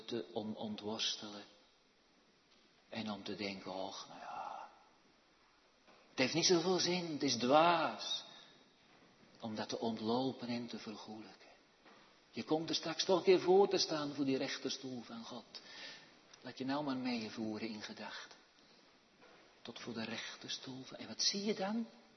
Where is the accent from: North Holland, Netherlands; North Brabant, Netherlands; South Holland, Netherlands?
North Brabant, Netherlands; Ik weet er zeker uit mijn jeugd in Brabant, weet ik er best heel wat vanaf.